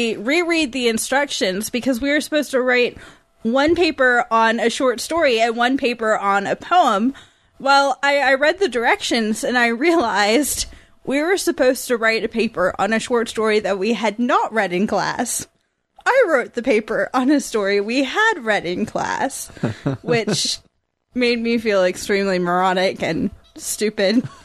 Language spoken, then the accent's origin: English; United States; You know, in the neighborhood where I grew up in College Hill, we had a bakery called Grody Baker.